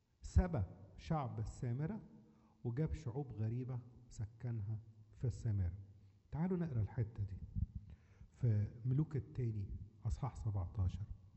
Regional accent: Egypt; ولا زي عندنا في مصر خانة الديانة في الرقم القومي

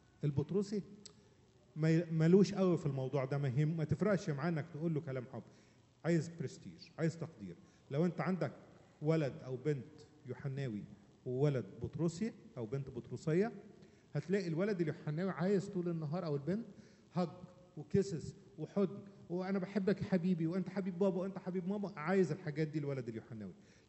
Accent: Upper Egypt, Egypt; عندنا في الصعيد

